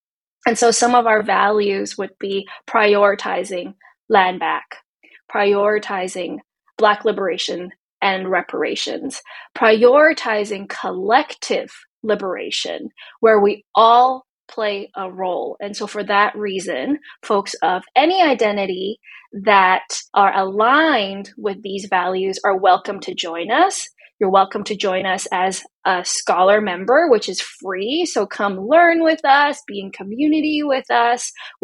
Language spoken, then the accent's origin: English; Hong Kong; Co is a gender neutral pronoun from my native language. I'm a Hong Konger, many things, as we all are.